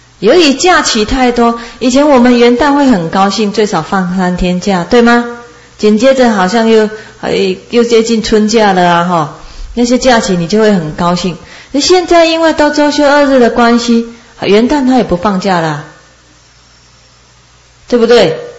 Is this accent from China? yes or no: yes; China; 那以我们中国人来说，我们就是照着我们的眼历